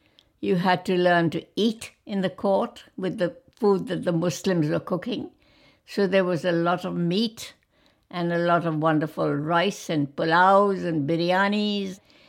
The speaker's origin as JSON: {"language": "English", "country": "India", "tie": "born there", "said": "I was born in 1933 in British India. So we were very much a colony at that time."}